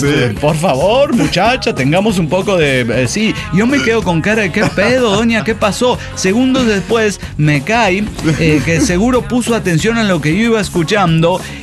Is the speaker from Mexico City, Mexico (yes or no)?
no; Ciudad Juárez, Chihuahua, Mexico; venimos de Juárez, somos todos roomies